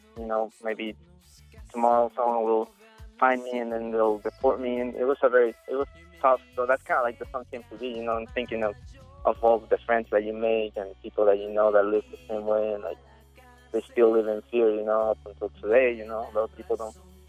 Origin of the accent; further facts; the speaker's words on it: Mexico; English is a second language; I grew up in Mexico where, you don't grow up knowing English, for instance.